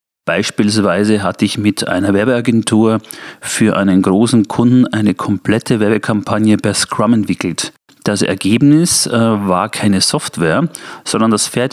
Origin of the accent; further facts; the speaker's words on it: Vienna, Austria; ich stamme aus Österreich, aus Wien